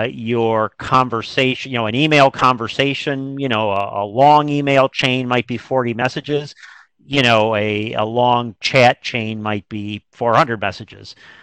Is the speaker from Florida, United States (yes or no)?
no; Chicago, Illinois, United States; and I grew up in Chicago, so I say the L.